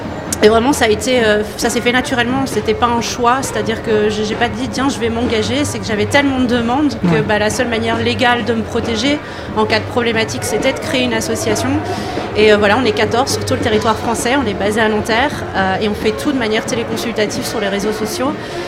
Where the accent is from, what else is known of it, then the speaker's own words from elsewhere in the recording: Belgium; now in France; je viens de Belgique, donc je suis de la Belgique, je suis arrivée en France il y a quelques années